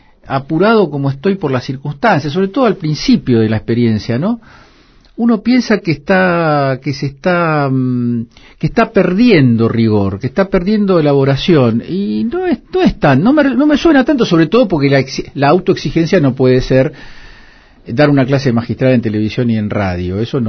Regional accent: Haedo, Buenos Aires Province, Argentina; born there; Yo nací en Aedo, de viejos que habían vivido en el campo, en la provincia de Buenos Aires. Mis dos hermanas nacieron en el campo, yo como soy el tercero, el último, nací ya con mis viejos instalados en la ciudad.

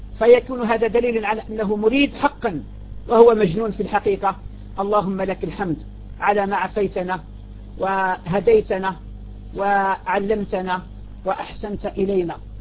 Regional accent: Algeria; عندنا في الجزائر

